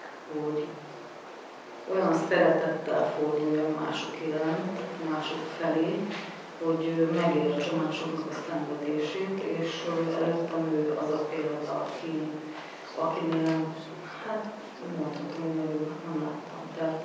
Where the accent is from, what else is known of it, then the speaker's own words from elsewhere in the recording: Great Hungarian Plain, Hungary; én is az Alföldről jöttem.